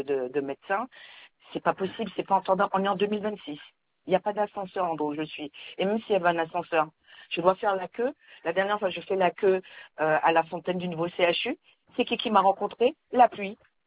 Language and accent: French; Martinique; d'autant plus pénible pour moi en tant que Martiniquaise. Parce qu'en Martinique, il y a quelques petits problèmes d'eau